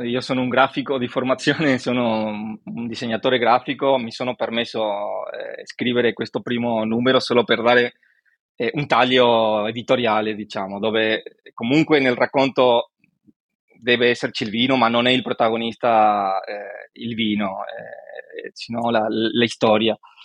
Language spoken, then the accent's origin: Italian; Buenos Aires, Argentina; Italian is a second language; moved away as an adult; now in Italy; dall'accento come avrai immaginato sono argentino di Buenos Aires e dopo essermi laureato all'Università di Buenos Aires sono venuto qua in Italia al nord-est